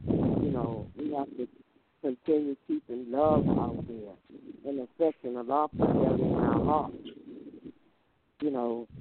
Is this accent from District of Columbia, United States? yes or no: yes; Washington, District of Columbia, United States; Thank you, brother and sister. I'm from Washington, D.C.